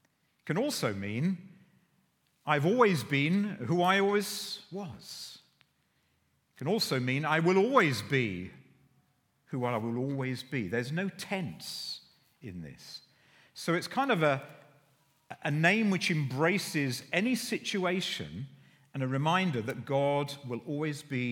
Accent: Guernsey; I come from Guernsey, so it's a French name, my French family.

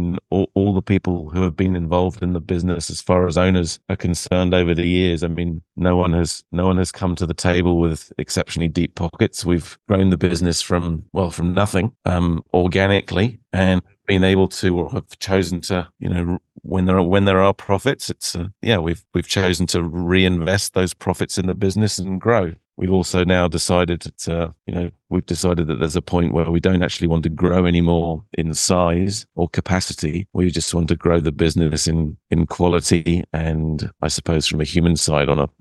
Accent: London, United Kingdom; I'm English originally, so I was brought up in central London, or born in central London, went to school just outside London.

